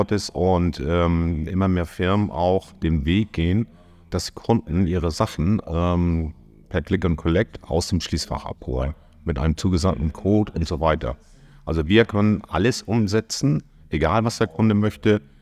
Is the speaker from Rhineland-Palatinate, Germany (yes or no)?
no; Kiel, Schleswig-Holstein, Germany; born there; now in Hamburg, Germany; Wenn ich ganz ehrlich bin, ich bin in Kiel geboren.